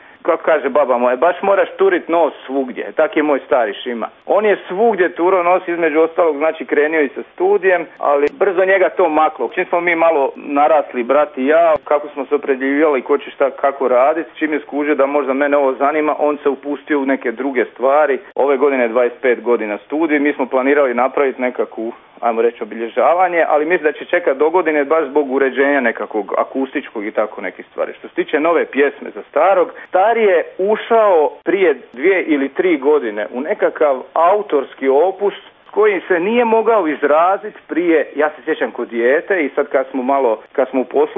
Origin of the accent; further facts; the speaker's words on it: Slavonia, Croatia; ja sam Slavonac, tata mi je tipični, klasični šokac Slavonac, a mama je Hercegovka. Znači, mama je rođena u Slavoniji